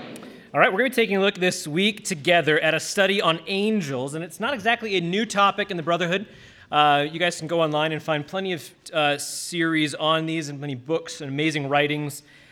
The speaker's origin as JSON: {"language": "English", "region": "California", "country": "United States", "said": "This is my family here. We are from Southern California. We attend an ecclesia out there."}